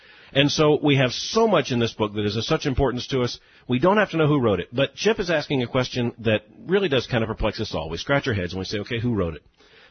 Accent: Florida, United States; Growing up in South Florida, I didn't see the changing of the leaves, and it's just stunning here.

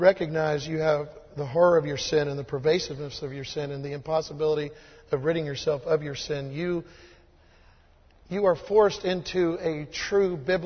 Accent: Tampa, Florida, United States; I grew up in the Tampa area all of my life.

